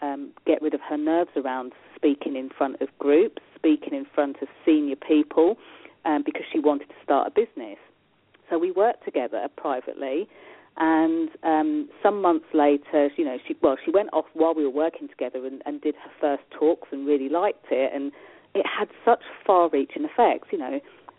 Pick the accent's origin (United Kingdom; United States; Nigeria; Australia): United Kingdom; England; I'm dialing in from England. And I'm born and bred in England, you know, lived here all my life.